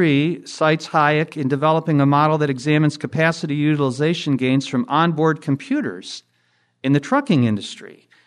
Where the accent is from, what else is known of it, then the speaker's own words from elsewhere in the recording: Detroit, Michigan, United States; I thought I'd, growing up in Detroit, I'd seen everything, but this was new